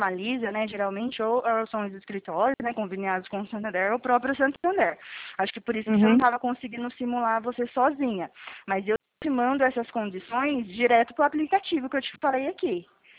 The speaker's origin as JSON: {"language": "Portuguese", "town": "Araras", "region": "São Paulo", "country": "Brazil", "said": "Não, eu sou daqui do interior de São Paulo, eu falo daqui de Araras."}